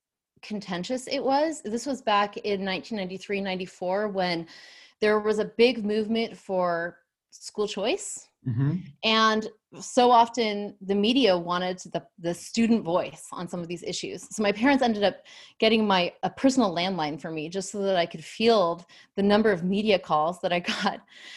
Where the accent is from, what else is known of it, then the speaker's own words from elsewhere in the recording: Irvine, California, United States; So I grew up in Irvine, California. I was the second of seven children. So I was from a big family in Southern California. I was raised near the beach and went to public school for my entire life.